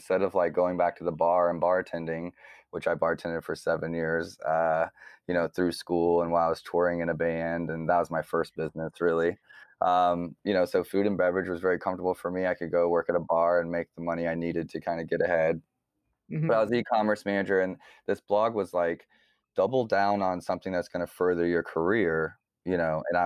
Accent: DR Congo; I grew up in Congo, very passionate.

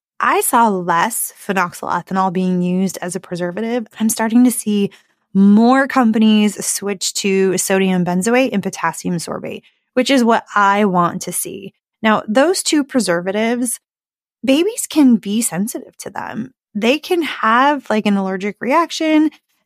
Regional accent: Arizona, United States; You know, I grew up in Arizona.

